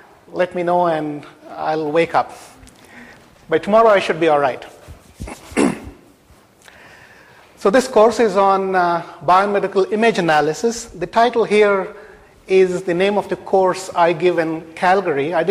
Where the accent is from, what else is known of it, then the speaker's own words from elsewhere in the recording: Mandya, Karnataka, India; I did my engineering degree with the University of Mysore in my hometown, Mandya, in India.